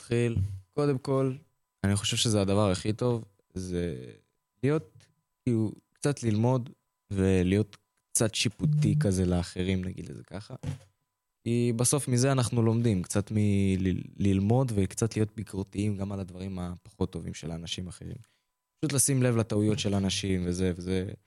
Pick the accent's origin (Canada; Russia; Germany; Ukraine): Ukraine; now in Israel; אני ברחתי עכשיו מאוקראינה, זהו.